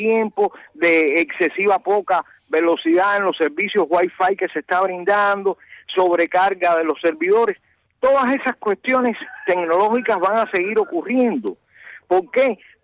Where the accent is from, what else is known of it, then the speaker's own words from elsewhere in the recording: Havana, Cuba; soy natural de La Habana